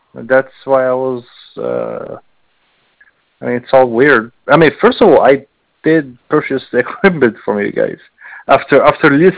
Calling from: Austin, Texas, United States; also born or lived in Houston; I'm calling you from Houston, Texas. I mean, from Austin, I'm sorry. I used to live in Houston, moved to Austin myself.

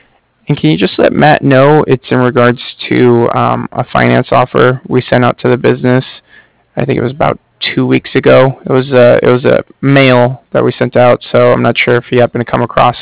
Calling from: Cardiff, Wales, United Kingdom; I'm calling from Cardiff.

